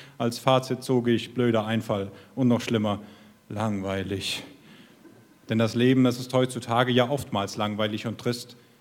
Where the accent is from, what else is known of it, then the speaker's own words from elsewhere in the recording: Nuremberg, Bavaria, Germany; Ich komme aus Nürnberg